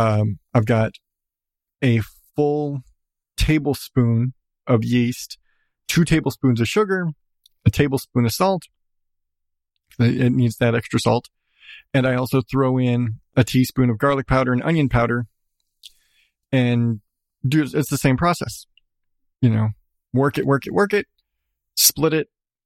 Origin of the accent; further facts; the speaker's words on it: United States; I'm sorry, I'm American.